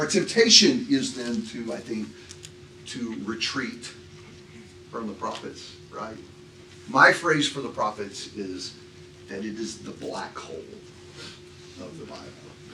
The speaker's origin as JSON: {"language": "English", "town": "Cleveland", "region": "Ohio", "country": "United States", "tie": "born or raised there", "said": "I will not mention that we grew up in Cleveland."}